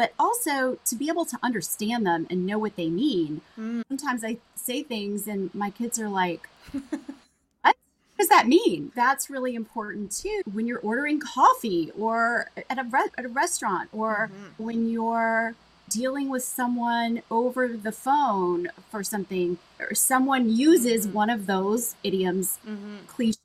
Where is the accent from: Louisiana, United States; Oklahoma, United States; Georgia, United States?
Louisiana, United States; I am from Louisiana, and when you travel sometimes even 15 minutes in any direction, the accent actually changes. There's probably not that many places in the country that are like that, but town I grew up in is one accent.